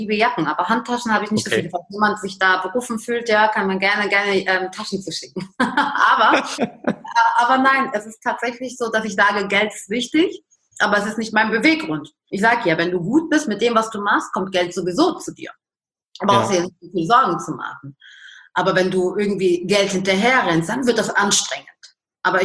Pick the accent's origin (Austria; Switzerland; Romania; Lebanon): Lebanon; Ich bin aus dem Libanon